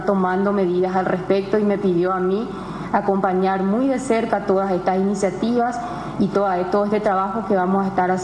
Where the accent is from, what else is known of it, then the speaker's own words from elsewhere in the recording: Paraguay; como paraguaya